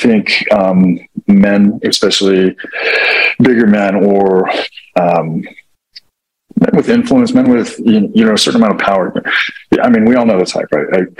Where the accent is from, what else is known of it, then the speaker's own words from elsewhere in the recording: Idaho, United States; Yeah, like people ask me, where are you from? It's like, IdaHome.